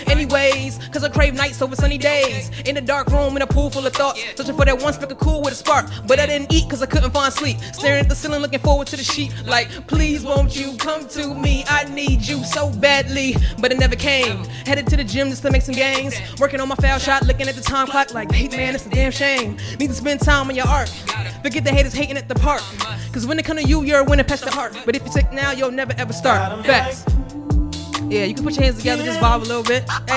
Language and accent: English; Brooklyn, New York, United States; also born or lived in Newark; now in Hawaii, United States; Originally, I'm from Brooklyn, New York. Way of Newark, New Jersey. I'm a tri-state kid. I'm always jumping borders, but I ended up in Hawaii last year